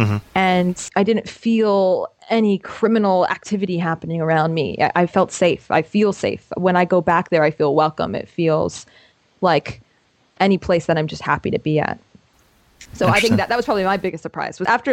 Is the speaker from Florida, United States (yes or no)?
yes; Florida, United States; That's good, because I'm from Florida originally.